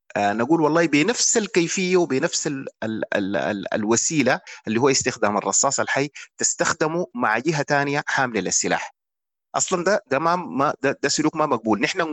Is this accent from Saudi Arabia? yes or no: no; Sudan